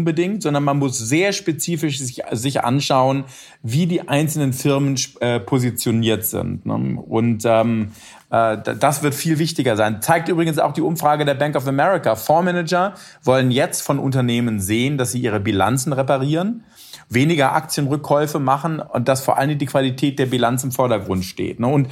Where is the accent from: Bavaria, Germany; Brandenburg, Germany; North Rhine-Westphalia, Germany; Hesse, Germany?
Hesse, Germany; now in New York, United States; hier so als Hesse in New York.